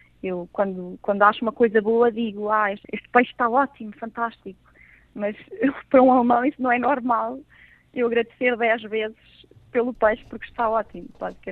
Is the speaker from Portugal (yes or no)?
yes; Portugal; moved away; inclusive eu que vim de Portugal, não é?